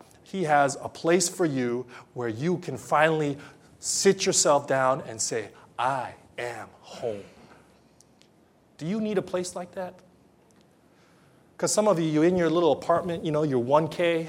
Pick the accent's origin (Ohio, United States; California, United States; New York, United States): California, United States; Los Angeles; We're going to go there in May, and I'm from Los Angeles, and in Los Angeles is the home of the Mickey Mouse, Disneyland.